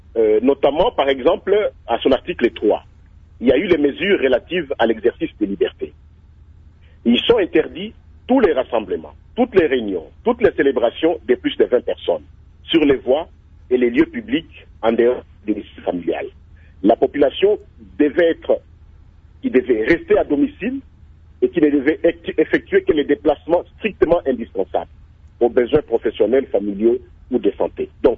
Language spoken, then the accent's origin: French; DR Congo; de l'état d'urgence chez nous en République démocratique du Congo.